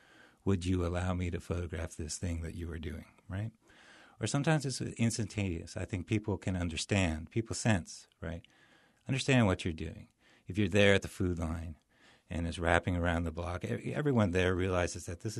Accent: Visalia, California, United States; Well, I grew up in Visalia, town of Visalia.

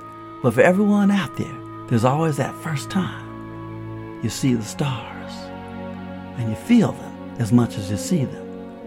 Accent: Spartanburg, South Carolina, United States; Growing up in South Carolina, growing up in Spartanburg, I got a lot of names that were called me.

